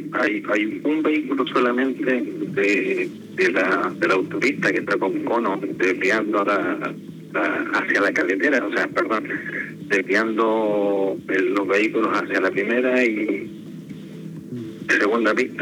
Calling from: Valparaíso, Chile; Mira, de la ruta 5 norte, acabo de pasar por el kilómetro 166 en dirección a Santiago.

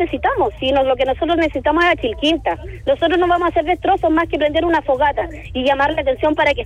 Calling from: Quilpué, Valparaíso, Chile

